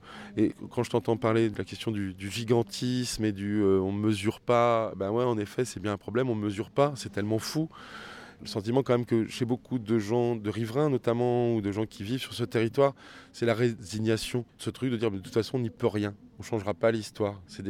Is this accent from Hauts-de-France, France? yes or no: yes; Beauvais, Hauts-de-France, France; born there; Je suis né à Beauvais